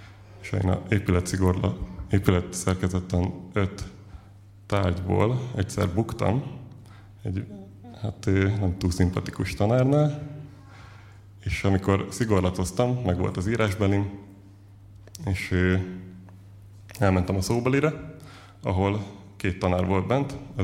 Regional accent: Kiskörös, Bács-Kiskun, Hungary; Kiskörösről hát származom, ott nőttem fel. Egy négy gyermekes lelkész családban.

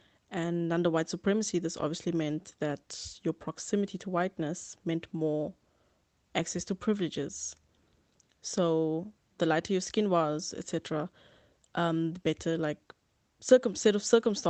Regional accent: South Africa; English is a second language; now in Germany; So me myself, for example, I'm South African colored, and even though in the West, for example, in Germany, where I am at the moment, I am perceived as light-skinned black

